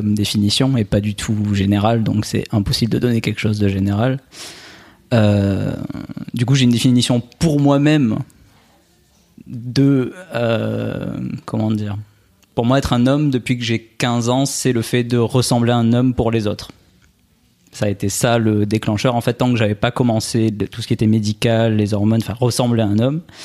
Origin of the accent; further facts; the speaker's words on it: Albi, Occitanie, France; now in Nice, France; Oui, alors moi je suis originaire d'Albi à la base, à côté de Toulouse, mais en ce moment j'habite à Nice.